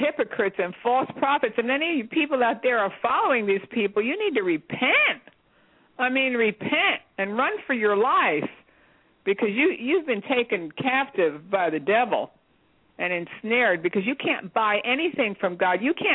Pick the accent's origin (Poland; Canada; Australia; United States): United States; just like I don't call myself a Polish-American, you know. I'm an American because I live in America.